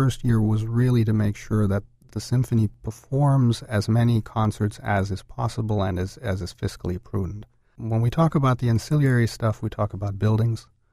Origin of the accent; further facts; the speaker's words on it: Germany; I am from Germany, that's not a secret